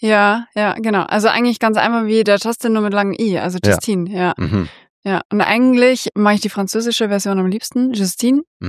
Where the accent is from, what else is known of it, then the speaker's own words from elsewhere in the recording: Bavaria, Germany; ich bin groß, ich bin blond, ich bin in Bayern groß geworden